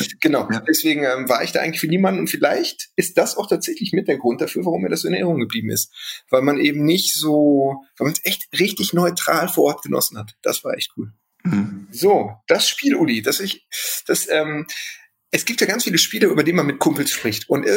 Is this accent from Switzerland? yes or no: no; Gelsenkirchen, North Rhine-Westphalia, Germany; ich bin ganz in der Nähe von Parkstadion aufgewachsen, war auch ganz viel damals